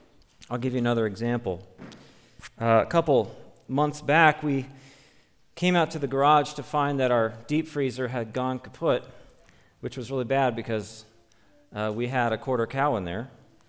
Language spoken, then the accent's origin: English; Chicago, Illinois, United States; Growing up in the Chicago area, my family and I were very much at the heart of the church growth movement.